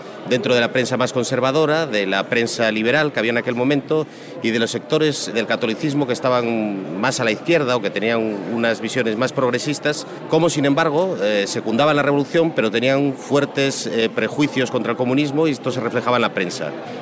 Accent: Asturias, Spain; now in Catalonia, Spain; y yo soy del norte de España, de Asturias. Pero ahora mismo vivo en Cataluña, a pesar de estar vinculado a la Universidad de Madrid.

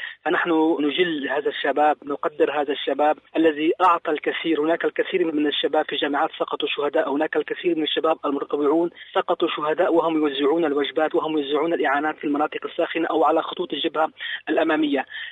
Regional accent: Syria; عندنا في سوريا

